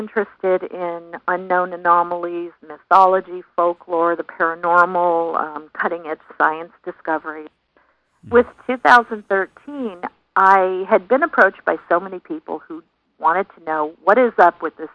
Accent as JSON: {"language": "English", "region": "Connecticut", "country": "United States", "tie": "born or raised there", "also_born_or_lived": "New York", "said": "I'm actually from the Northeast. I was born in Connecticut, grew up in New York in Rockland County, and then came to San Diego."}